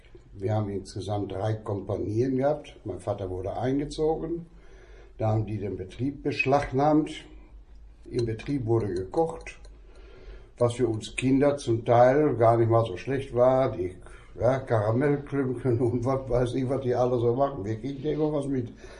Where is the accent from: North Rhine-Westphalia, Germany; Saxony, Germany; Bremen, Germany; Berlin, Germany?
North Rhine-Westphalia, Germany; Verl; 1935, Geburtsort Verl, aufgewachsen in Verl.